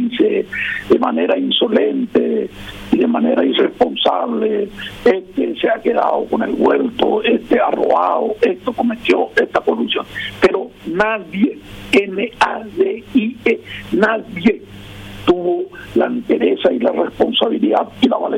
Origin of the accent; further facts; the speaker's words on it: Paraguay; como paraguayo